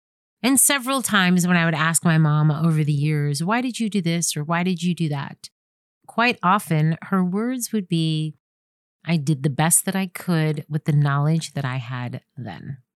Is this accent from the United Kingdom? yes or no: no; Puerto Rico; I myself am Puerto Rican, and I gotta tel